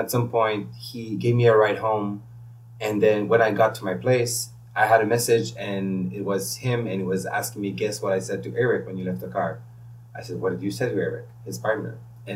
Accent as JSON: {"language": "English", "country": "Canada", "second_language": "English", "said": "English is not my first language."}